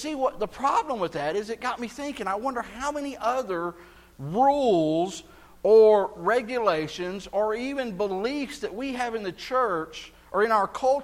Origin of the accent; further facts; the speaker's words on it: Texas, United States; You know, I grew up in South Texas, and the belt buckle of the Bible Belt and a strongly, very conservative Baptist church.